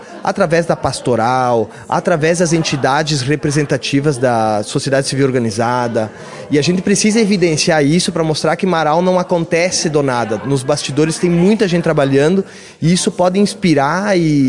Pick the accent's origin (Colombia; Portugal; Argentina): Argentina; Portuguese is a second language; now in Brazil; Eu vi que, como argentino, eu tenho o poder do tempo, né?